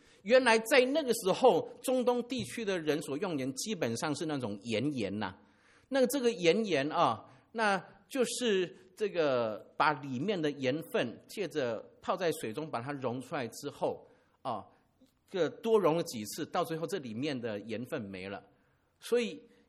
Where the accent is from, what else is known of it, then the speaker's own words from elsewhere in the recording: Taiwan; 我们在台湾我们讲闽南语